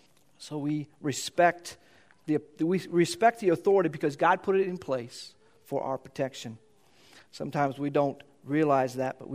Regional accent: United States; That doesn't feel right to me as an American, as a human.

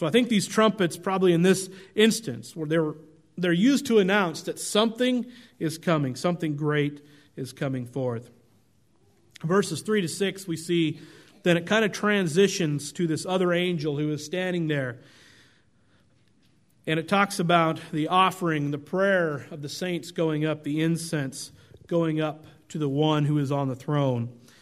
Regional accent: Oregon, United States; Growing up in Oregon, we often had forest fires across the state up in the mountains.

